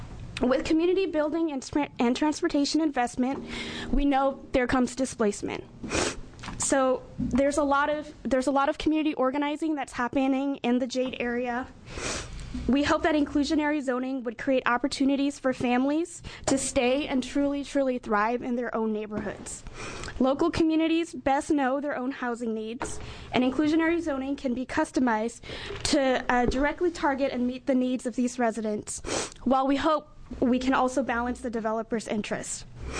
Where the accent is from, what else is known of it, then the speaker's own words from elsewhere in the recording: Portland, Oregon, United States; For me, I grew up in Oregon. I graduated from both high school and college in Portland. My family first moved into a tiny apartment off Southeast 39th and Powell, and then we moved off to a duplex on 82nd.